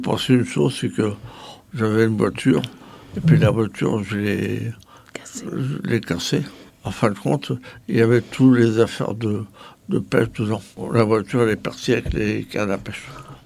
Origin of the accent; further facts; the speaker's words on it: Tours, Centre-Val de Loire, France; Un pur Tourangeau.